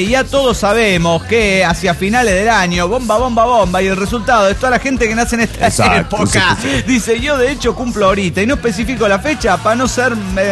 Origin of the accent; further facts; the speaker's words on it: Neuquén, Argentina; Aunque somos de Neuquén, no conocíamos la nieve.